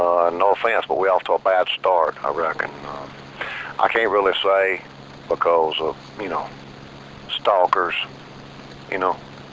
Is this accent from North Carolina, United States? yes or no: yes; North Carolina, United States; born there; I mean, I just say I was born in North Carolina, somewhere between the mountains and the ocean.